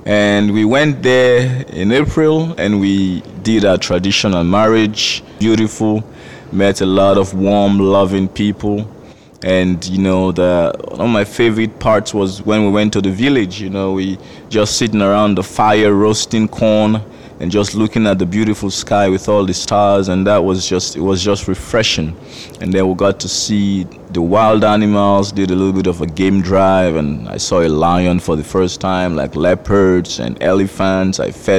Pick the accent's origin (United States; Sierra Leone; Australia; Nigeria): Sierra Leone; Freetown, Western Area; now in Halifax, Canada